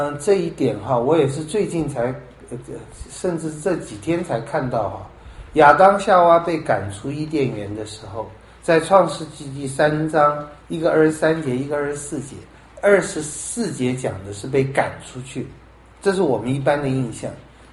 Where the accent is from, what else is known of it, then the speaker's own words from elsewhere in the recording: China; 你大概我们中国人很难想到你要怎么死